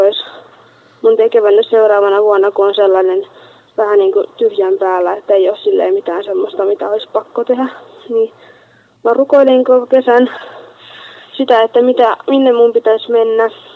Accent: Vaasa, Ostrobothnia, Finland; ja olen 19 vuotta, tuun Vaasasta ja keväällä valmistuin lukiosta

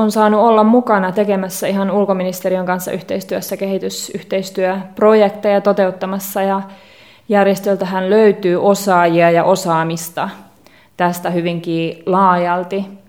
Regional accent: Southeast Finland, Finland; also born or lived in Costa Rica; Mä olen kotoisin Kaakkois-Suomesta

